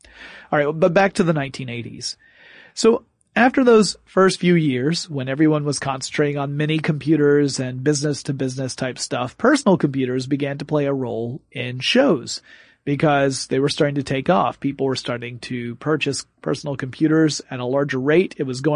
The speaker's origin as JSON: {"language": "English", "town": "Atlanta", "region": "Georgia", "country": "United States", "said": "That is the city where I am in. I'm from Atlanta, Georgia."}